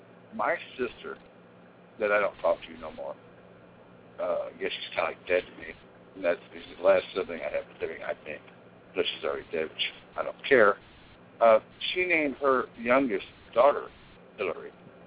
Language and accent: English; United States; Born to this planet, on this ground, in this country. I'm an American, okay?